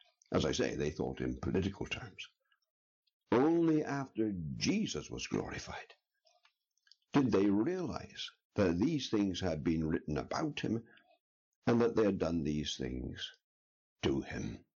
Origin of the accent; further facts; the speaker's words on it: England, United Kingdom; I'm an Englishman